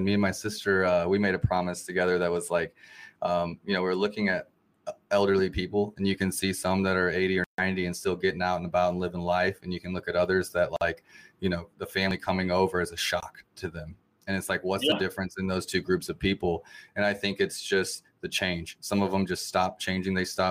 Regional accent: Kansas City, Missouri, United States; I'm from Kansas City, Missouri.

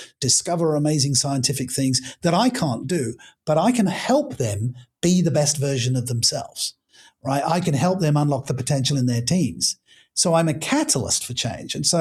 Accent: United Kingdom; born there; look, I am British by birth and one doesn't want to sound one's own horn too much

